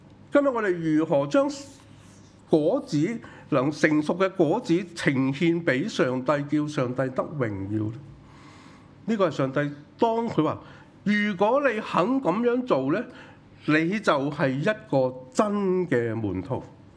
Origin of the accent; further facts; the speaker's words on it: Hong Kong; 我很記得我小的時候住在屋村的人的關係很好的